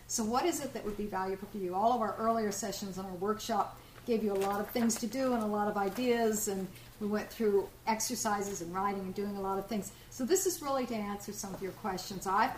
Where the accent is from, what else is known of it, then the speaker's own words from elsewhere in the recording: Oklahoma, United States; Oh, I grew up in Oklahoma.